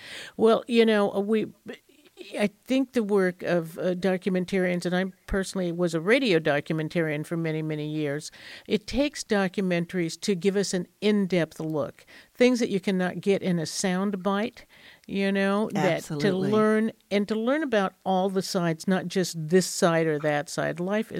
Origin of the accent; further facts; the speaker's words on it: California, United States; You know, I grew up in the Bay Area, and as I was growing up, the bay waters in the San Francisco Bay were very dirty.